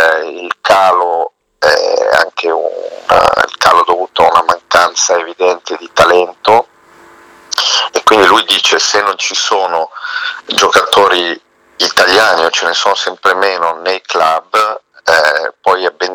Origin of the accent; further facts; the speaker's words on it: Liguria, Italy; forse ci può rendere abbastanza soddisfatti come liguri